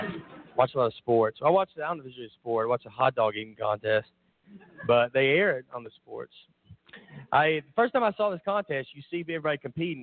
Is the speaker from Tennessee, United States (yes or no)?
yes; Tennessee, United States; accent: thick accent; I am originally from Tennessee. And, all right. I have a thick accent.